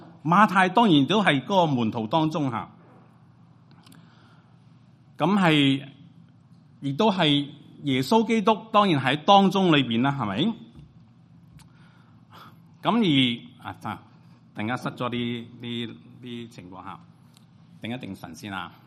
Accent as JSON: {"language": "Cantonese", "country": "China", "said": "同我哋大概同我哋中国人嘅文化好相似。"}